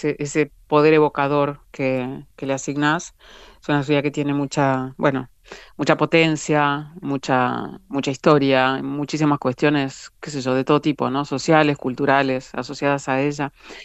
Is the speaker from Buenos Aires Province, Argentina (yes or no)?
yes; Junín, Buenos Aires Province, Argentina; born there; yo no soy porteña, como se llama aquí a los habitantes de Buenos Aires. Nací en una pequeña ciudad del interior que se llama Junín. Entonces, ni soy ni me siento porteña.